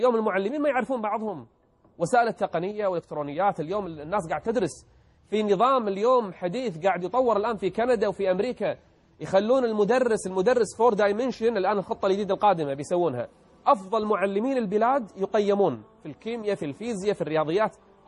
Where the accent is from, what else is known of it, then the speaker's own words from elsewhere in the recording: Kuwait; معدل النجاح عندنا بالكويت فوق 90%،